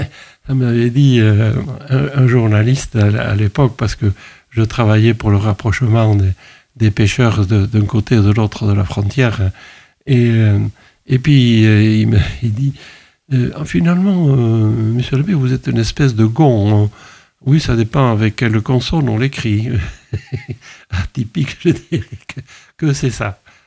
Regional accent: Nouvelle-Aquitaine, France; en tant que chrétien et en tant que basque.

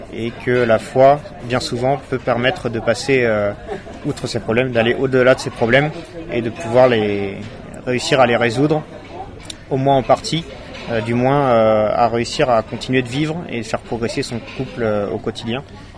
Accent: Angers, Pays de la Loire, France; now in Pau, France

